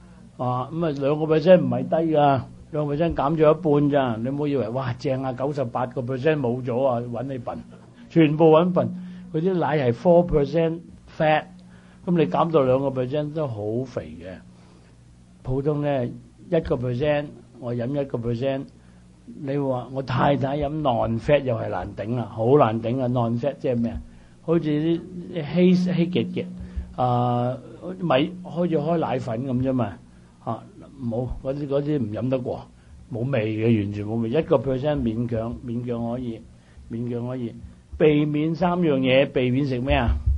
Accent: China; 豬，我哋中國人乜嘢都食噶

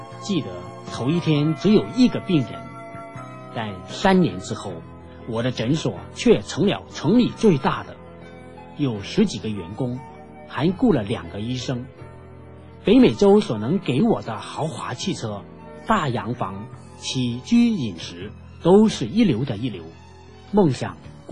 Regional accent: Hong Kong; moved away as an adult; 我从香港来，出生在一个信基督的家庭里

